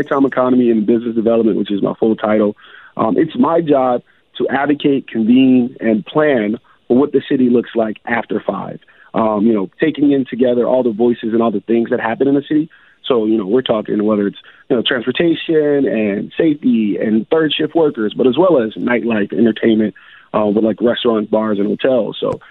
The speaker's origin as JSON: {"language": "English", "town": "Philadelphia", "region": "Pennsylvania", "country": "United States", "tie": "born or raised there", "said": "I'm from that castle on the hill out in West Philly. You know, born and raised in West Philadelphia. So, you know, I'm Philly through and through."}